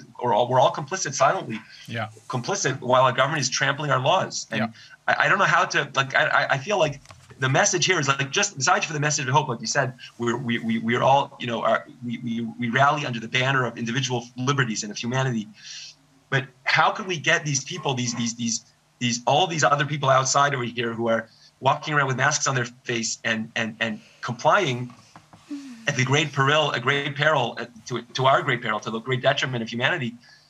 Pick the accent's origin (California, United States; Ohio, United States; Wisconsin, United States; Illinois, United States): California, United States; I'm from the San Fernando Valley. I grew up there.